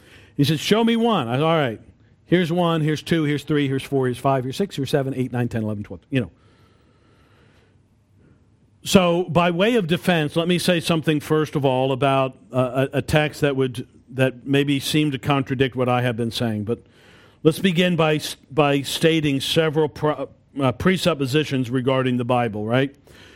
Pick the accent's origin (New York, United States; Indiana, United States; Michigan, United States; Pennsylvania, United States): New York, United States; And we live in a religious area. I'm from New York.